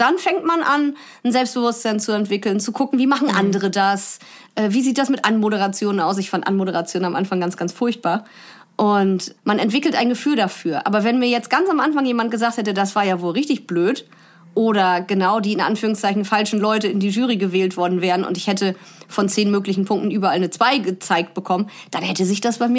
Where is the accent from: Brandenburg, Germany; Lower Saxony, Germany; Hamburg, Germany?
Lower Saxony, Germany; born there; Ich komme gebürtig aus Ostfriesland.